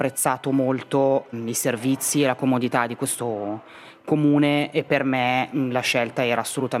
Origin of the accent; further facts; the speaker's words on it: Arogno, Ticino, Switzerland; now in Maroggia, Switzerland; Sì, è vero, io sono nata e cresciuta a Rogno, che è un comune che ho sempre adorato, è un comune molto vivo.